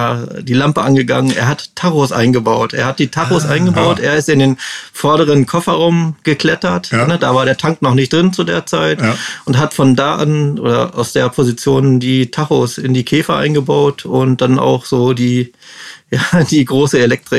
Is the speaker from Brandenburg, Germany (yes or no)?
no; Wolfsburg, Lower Saxony, Germany; also ich komme ja aus dem Wolfsburger Raum oder aus dem Umfeld Wolfsburg.